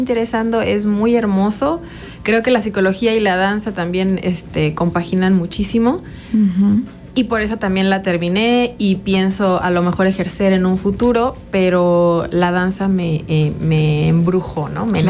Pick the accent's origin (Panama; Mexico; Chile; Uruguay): Mexico; Playa del Carmen, Quintana Roo; moved away as an adult; now in Cuernavaca, Mexico; Yo soy de Playa del Carmen, uh-huh. Entonces llegué aquí a Cuernavaca en el 2009 con la intención de estudiar psicología.